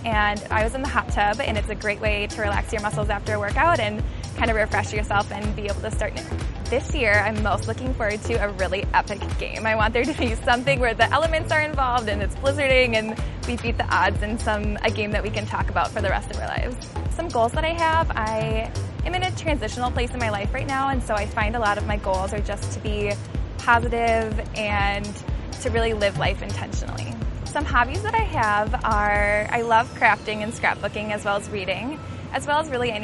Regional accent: Oakdale, Minnesota, United States; I'm from Oakdale

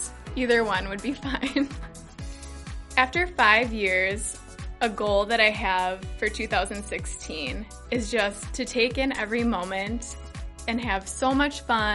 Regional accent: Burnsville, Minnesota, United States; This is my fifth year on the team, and I'm from Burnsville.

